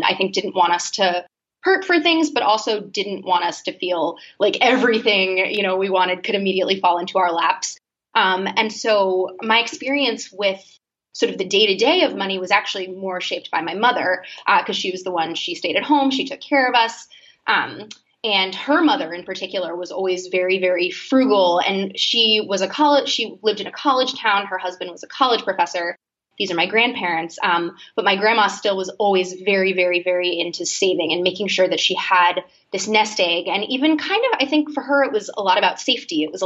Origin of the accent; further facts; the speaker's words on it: Boston, Massachusetts, United States; So I'm from Boston originally, a few minutes outside actually.